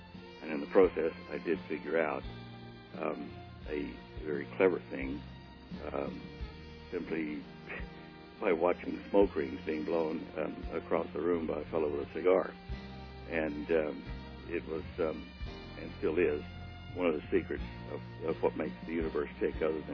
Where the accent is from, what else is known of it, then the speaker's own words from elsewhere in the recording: Texas, United States; born there; I was born in Texas, so I'm a native Texan, and that's a big brag.